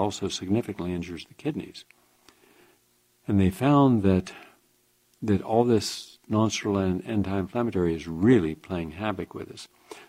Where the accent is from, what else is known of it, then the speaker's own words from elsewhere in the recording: West Virginia, United States; had they gone down to my home state, West Virginia